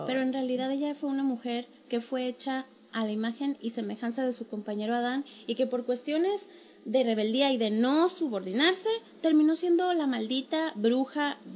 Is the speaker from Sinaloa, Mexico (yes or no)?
yes; Sinaloa, Mexico; el desde ahí empecé a aceptar mi identidad culichi